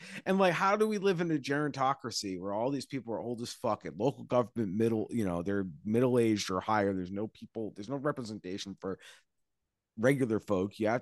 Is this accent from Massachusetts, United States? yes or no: yes; Quincy, Massachusetts, United States; I grew up in Quincy, Mass. There's marshes.